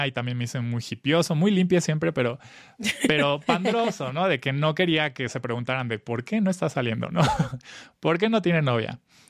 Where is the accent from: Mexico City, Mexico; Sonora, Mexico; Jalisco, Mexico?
Mexico City, Mexico; crecí a secundaria, prepa en Ciudad de México.